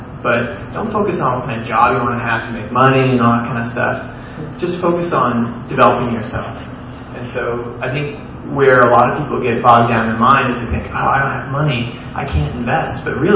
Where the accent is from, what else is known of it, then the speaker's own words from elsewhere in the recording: Saint John, New Brunswick, Canada; I'm a Canadian citizen. I'm from St. John, New Brunswick, on the east coast of Canada.